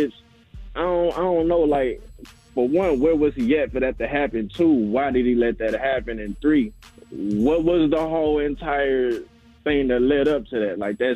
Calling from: Houston, Texas, United States; Good morning. I'm calling from Houston, bro.

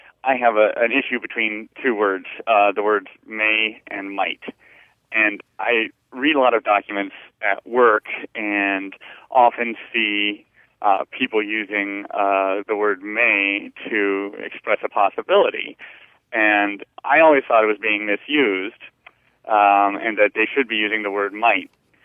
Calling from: Atlanta, Georgia, United States; Atlanta, Georgia.

